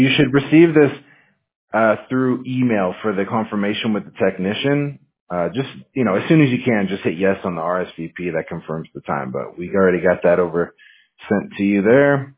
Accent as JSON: {"language": "English", "region": "Washington", "country": "United States", "lives_now": "California, United States", "said": "I'm actually from Washington State, so I'm used to the cold."}